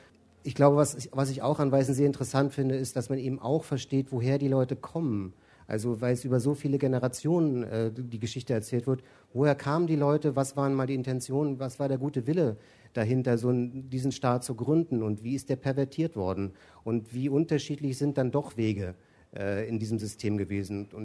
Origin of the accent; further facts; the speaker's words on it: East Germany, Germany; ich bin ein Kind der DDR, das ist Teil meiner Prägung und meiner Identität.